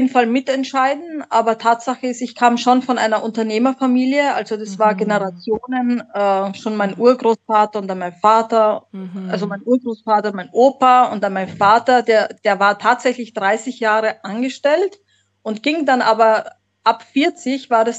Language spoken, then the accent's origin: German; Graz, Styria, Austria; born there; accent: Austrian; Aus der Steiermark, aus der wunderschönen Steiermark, aus Graz.